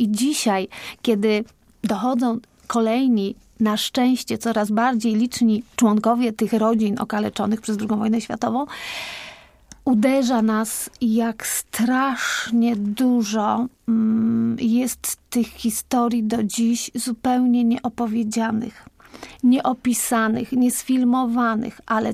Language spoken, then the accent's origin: Polish; Poznań, Greater Poland Voivodeship, Poland; ja jako poznanianka, jako wielkopolanka